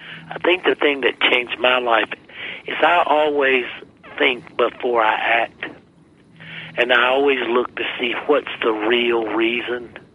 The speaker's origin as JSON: {"language": "English", "region": "South Carolina", "country": "United States", "said": "I come from South Carolina and everybody goes to hell in South Carolina."}